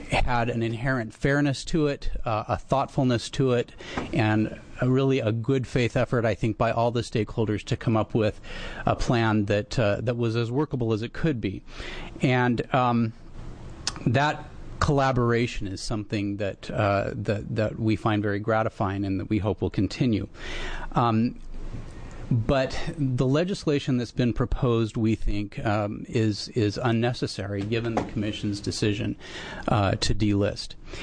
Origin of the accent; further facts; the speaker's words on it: Idaho, United States; I look at what's going on in my home state of Idaho